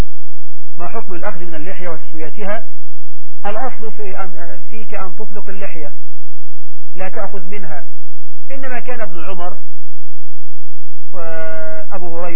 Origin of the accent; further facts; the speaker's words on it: Egypt; احنا عندنا في مصر 9 مليون عالس